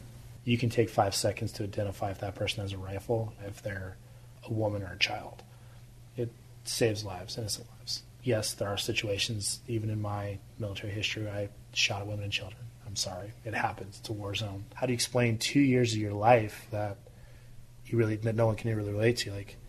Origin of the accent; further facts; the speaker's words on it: West Virginia, United States; also born or lived in Houston, Texas / Corvallis, Montana; I was born in Houston, Texas, I should start. Spent most of my childhood in West Virginia with my grandparents until they passed away. I graduated high school from Corvallis, Montana.